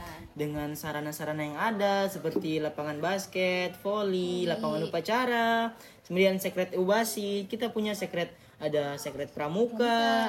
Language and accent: Indonesian; Southeast Sulawesi, Indonesia; Kita ini kan putra daerah Sulawesi Tenggara